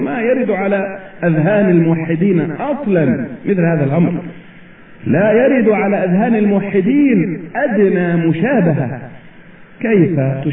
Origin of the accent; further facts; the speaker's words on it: Egypt; هذا مثل دارج عندنا في مصر